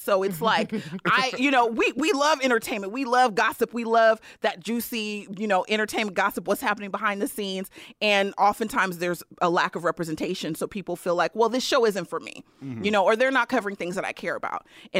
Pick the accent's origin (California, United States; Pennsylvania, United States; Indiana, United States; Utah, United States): California, United States; I'm from the Bay Area, so I wasn't worried at all.